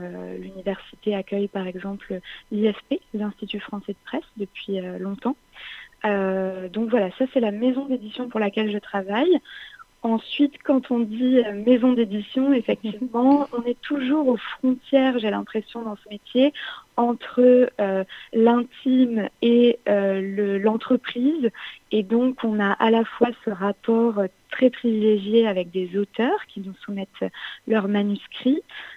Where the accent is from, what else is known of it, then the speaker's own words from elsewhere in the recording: Nîmes, Occitanie, France; now in Paris, France; Je suis originaire de Nîmes. J'ai eu la chance de faire des études dans mon lycée d'origine, au lycée Alphonse Daudet.